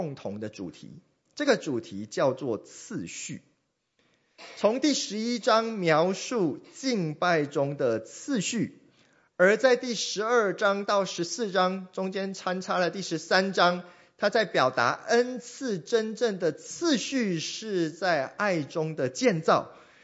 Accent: Taiwan; accent: Taiwanese Mandarin; first language Taiwanese Hokkien; Chinese is a second language; 你听到我讲的就是台湾国语，就是因为我的母语其实是台湾话，是台语，是闽南话。OK， 我的母语其实是这一个。

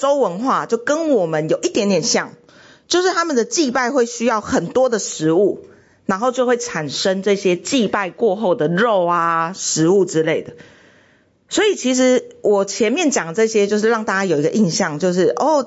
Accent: Taiwan; 我们台湾人可能就是会分给亲朋好友嘛

